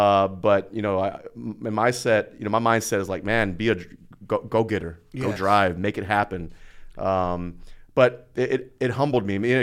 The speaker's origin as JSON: {"language": "English", "town": "Houston", "region": "Texas", "country": "United States", "tie": "born or raised there", "said": "I grew up in Northside, Houston. North side of Houston, yeah."}